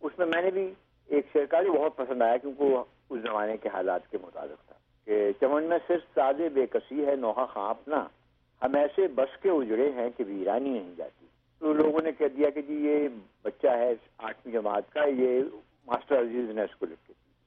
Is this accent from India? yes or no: yes; Sahaswan, Uttar Pradesh, India; मेरी پیدائش جو ہے وہ 3 اگست 1928 کی. ایک قصبہ ہے قدیم سہسوان اس کا نام ہے اور بدایوں ضلع میں یو پی میں اتر پردیش وہ واقع ہے.